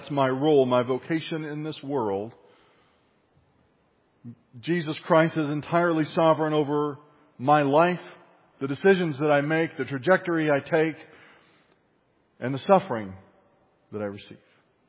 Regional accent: Appalachia, United States; I'm an Appalachian American of German, French, and redneck descent

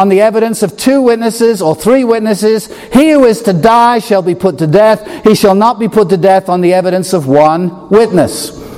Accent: Chester, North West England, United Kingdom; I grew up and was born in a place called Chester, England, and that's where he had pastored.

